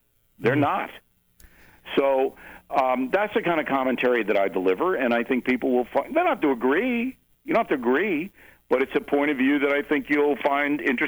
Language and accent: English; New York, United States; I love Oregon, and I'm a New Yorker, born and raised